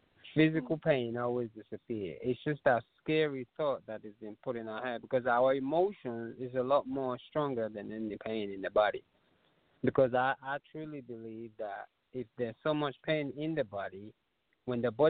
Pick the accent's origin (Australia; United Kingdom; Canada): United Kingdom; England; born there; also born or lived in Nigeria; I was born in England and my parents are West Africans. And what actually really got me started running was when I lived in Nigeria as a little boy